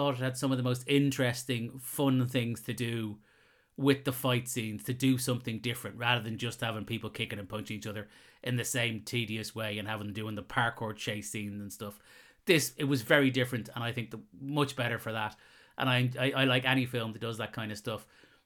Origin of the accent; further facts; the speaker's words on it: Ireland; I'm Irish.